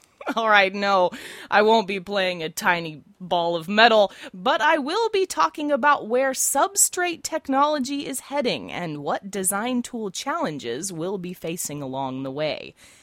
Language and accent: English; Portland, Oregon, United States; Yep, my hometown of Portland, Oregon was rated by reality blog Movado as the second nerdiest city in the United States